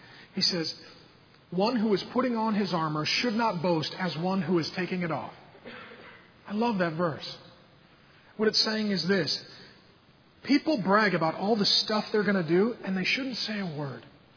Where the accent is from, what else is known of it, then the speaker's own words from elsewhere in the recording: Ireland; I'm Irish. We have two emotions.